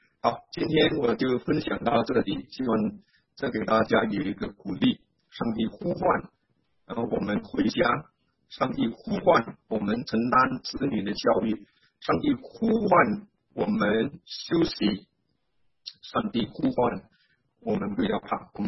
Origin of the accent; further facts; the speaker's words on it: Singapore; now in United States; 因为我是新加坡人，我有好些新加坡的朋友知道我住在美国